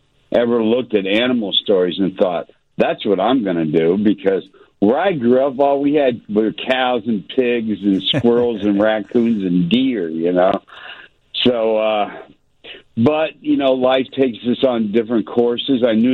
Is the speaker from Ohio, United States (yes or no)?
no; Indiana, United States; And I said, I'm from Indiana.